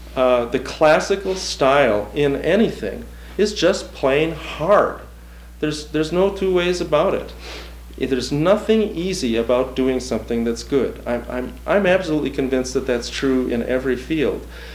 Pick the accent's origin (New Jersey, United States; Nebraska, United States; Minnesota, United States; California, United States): Minnesota, United States; I was a Lutheran from Minnesota, and like I say, on Saturday, we'd go hunting or fishing, not to choir practice.